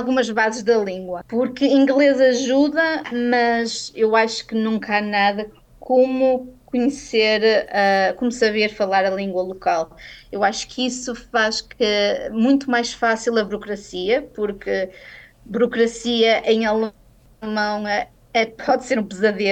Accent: Portugal; now in Austria; Eles adoram um almoço doce, que é uma coisa que eu não consigo perceber enquanto portuguesa.

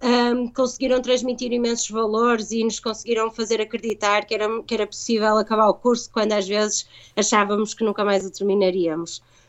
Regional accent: Portugal; somos portugueses, somos pouquinhos, mas efetivamente estamos muito bem preparados, e acho que somos muito bem preparados nas universidades em Portugal

